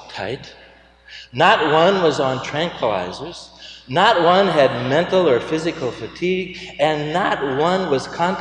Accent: Columbus, Indiana, United States; I come from Columbus, Indiana, where there is some rather well-known architecture, but a lot of it leaks.

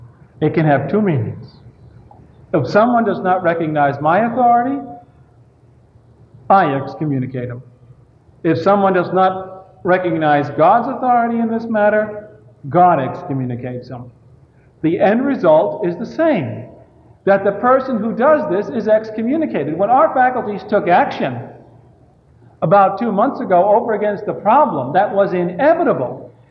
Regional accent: New York, United States; Well, I was brought up in New York, and as a child, I remember if a woman came into church without a hat, because we lived in a very predominantly Jewish and Catholic neighborhood

